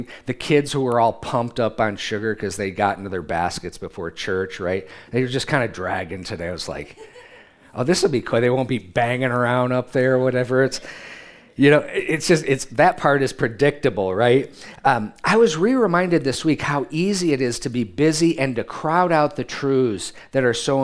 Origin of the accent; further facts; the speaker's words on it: United States; I'm an American. I want to know how everything works, right?